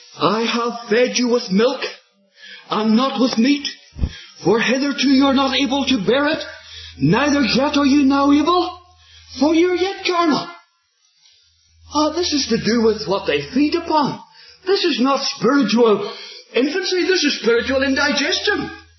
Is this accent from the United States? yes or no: no; Ireland; Somebody comes up to me as an Irishman and gives me a punch on the nose. Well, as an Irishman, my immediate reaction would be to get this jacket off as quick as I could.